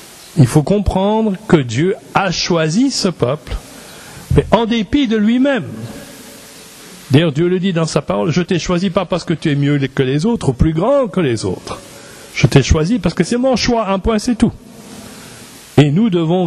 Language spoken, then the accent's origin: French; Belgium; j'étais présenté au Seigneur dans l'église protestante réformée en Belgique. Donc moi j'ai grandi dans ce milieu-là, parce que c'est le milieu dans lequel je suis né. Et après, mes parents ont déménagé, ils sont venus s'installer à Bruxelles